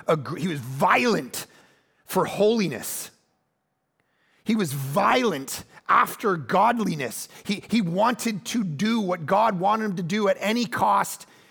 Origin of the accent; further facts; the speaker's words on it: Toronto, Ontario, Canada; And I grew up in Toronto. It's like 300 below zero.